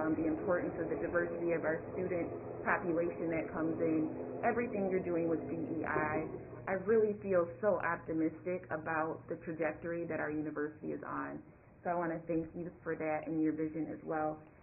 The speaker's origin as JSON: {"language": "English", "region": "Michigan", "country": "United States", "said": "I am from West Michigan. I am the only trustee from West Michigan"}